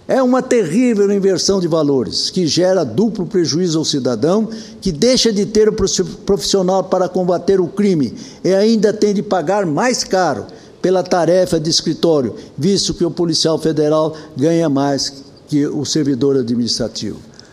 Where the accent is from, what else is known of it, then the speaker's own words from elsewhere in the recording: Mato Grosso do Sul, Brazil; cidades do meu estado natal, Mato Grosso do Sul